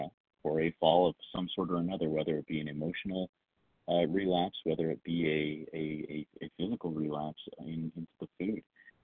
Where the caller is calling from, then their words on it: Idaho, United States; also born or lived in Washington; Hey, this is … I am, I'm calling from Idaho, typically in the state of Washington, and living in the state of recovery one day at a time.